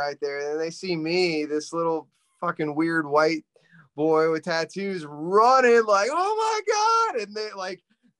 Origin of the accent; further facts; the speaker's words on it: Gulf Coast, United States; I'm from the Gulf Coast, same area as Sean.